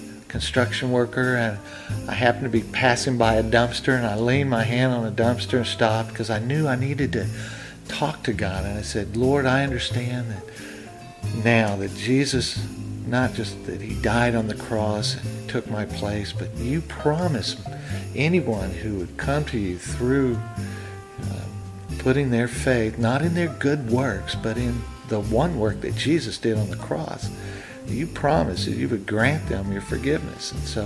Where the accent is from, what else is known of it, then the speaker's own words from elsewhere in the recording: United States; because growing up in America, I mean, we rub shoulders with the issues and the ideas of Christianity.